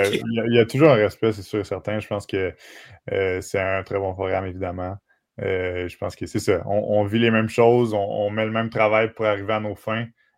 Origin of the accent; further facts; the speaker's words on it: Montreal, Quebec, Canada; Ben, je viens de Montréal, je m'en cache pas. J'adore Montréal comme ville également